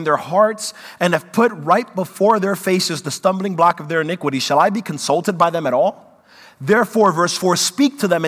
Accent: New York, United States; I grew up in New York, and that's true. Maybe that's just the atmosphere there.

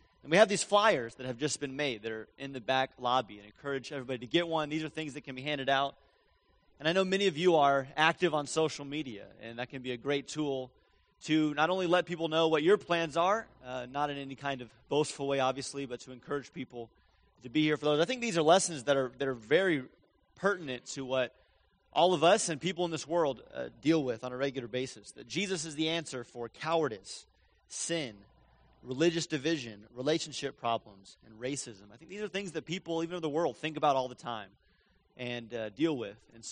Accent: Atlanta, Georgia, United States; just a few hours from where I grew up in Atlanta.

